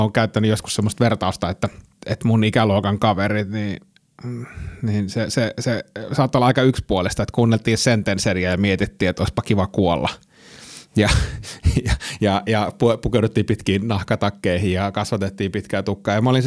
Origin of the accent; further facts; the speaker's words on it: Suomussalmi, Kainuu, Finland; Mä oon siis Kainuusta kotoisin, Suomussalmet, pieneltä paikkakunnalta.